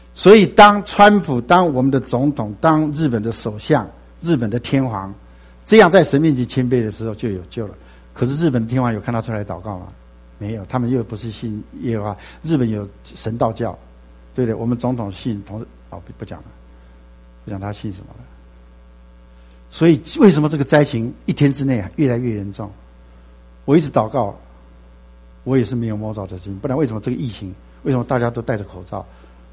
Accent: China; 所以我们中国人说受人点滴之恩要报之如什么？海深

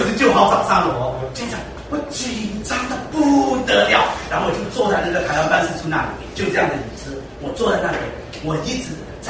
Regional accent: Myanmar; 台湾办事处小姐这样对待我们缅甸人

